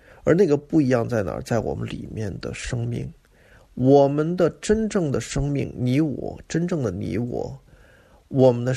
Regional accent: Beijing, China; 用我们北京人话说，

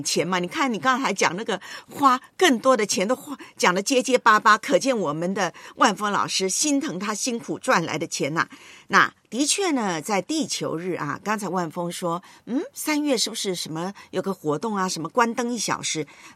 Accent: Taiwan; 你知道我的老家台湾最近几次都是大停电。

